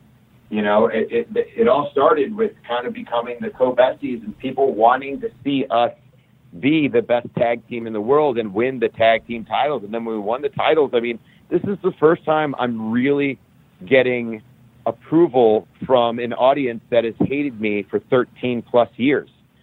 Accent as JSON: {"language": "English", "town": "Cleveland", "region": "Ohio", "country": "United States", "tie": "born or raised there", "said": "And so when you're in Cleveland, Ohio, which is my hometown where I grew up, there's a lot of nostalgia."}